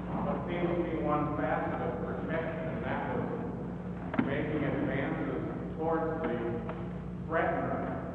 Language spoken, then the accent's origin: English; California, United States; Yeah, I mean, I'm from California, and I know that many Japanese American citizens were put in concentration camps